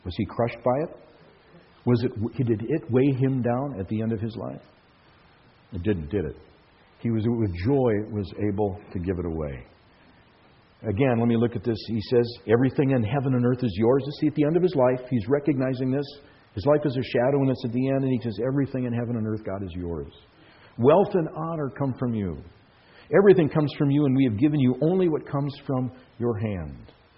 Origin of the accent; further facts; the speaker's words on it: Minnesota, United States; Or growing up in Minnesota, it was cold often, and he would say, close the door, you're trying to heat the outside.